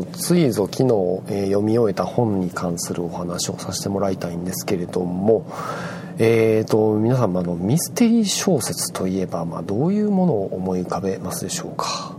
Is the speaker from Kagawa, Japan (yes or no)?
yes; Kagawa, Japan; 故郷の香川県などに行こうかなと思ってましたけれども